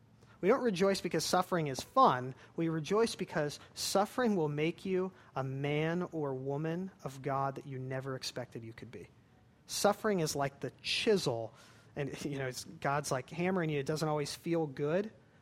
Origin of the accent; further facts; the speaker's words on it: California, United States; I'm from California, so that's why I've hiked there.